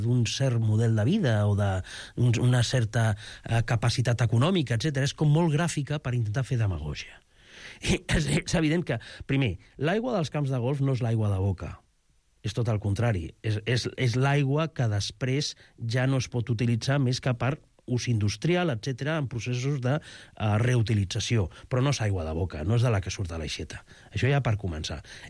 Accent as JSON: {"language": "Catalan", "town": "Tarragona", "region": "Catalonia", "country": "Spain", "tie": "born or raised there"}